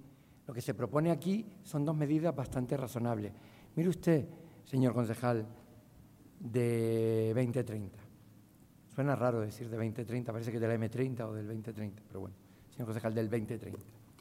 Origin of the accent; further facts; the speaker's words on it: Tres Cantos, Community of Madrid, Spain; Creo que soy español, tricantino.